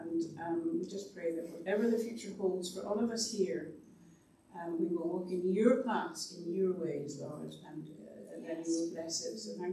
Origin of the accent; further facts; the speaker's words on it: Scotland, United Kingdom; I always feel I'm Scottish, and some people think I'm posh.